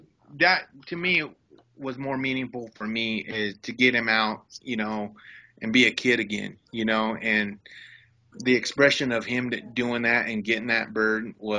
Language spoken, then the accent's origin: English; Nebraska, United States; now in Denver, United States; I'm originally from Nebraska. I'd like to show him, you know, where I grew up at and how did a kid like me end up in Denver fighting